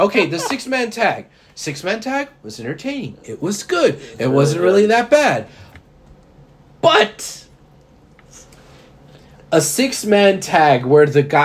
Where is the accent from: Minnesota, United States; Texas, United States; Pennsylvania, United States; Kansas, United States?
Texas, United States; Houston; I was born and raised in Houston, man. I like Houston.